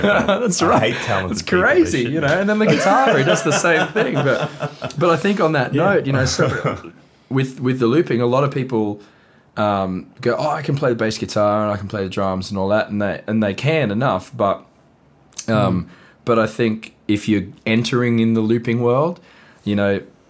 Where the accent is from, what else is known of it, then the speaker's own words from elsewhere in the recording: Australia; Maybe Google would be a good website … because I'm Australian.